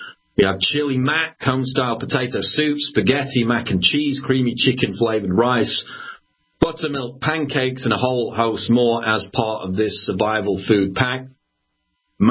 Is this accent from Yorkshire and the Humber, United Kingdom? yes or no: yes; Yorkshire and the Humber, United Kingdom; which I also happen to drink because I'm from Yorkshire.